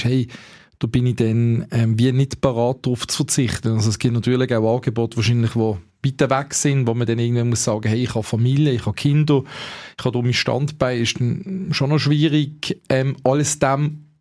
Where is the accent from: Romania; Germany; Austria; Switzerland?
Switzerland; als Schweizer Trainer